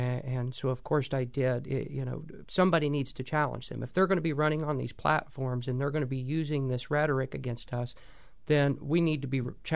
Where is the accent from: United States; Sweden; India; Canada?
United States; West Alexandria, Ohio; born there; I was born in West Alexandria, Ohio, which is just to the west of Dayton, about 30 minutes. My small town roots, to me, is every bit a part of what makes me who I am as my gender identity is.